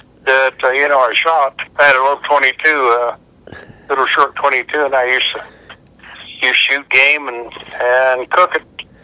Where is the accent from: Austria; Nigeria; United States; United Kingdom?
United States; Crooksville, Ohio; also born or lived in Roseville; and I grew up in around Crooksville and Roseville, where I live now.